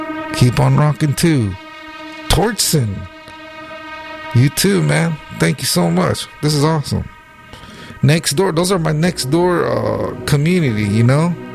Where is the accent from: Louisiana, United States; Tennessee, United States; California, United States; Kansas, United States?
California, United States; Sunnyvale; born there; My English is bad. You know, and I have a heavy accent. I was born in Sunnyvale, California, guys.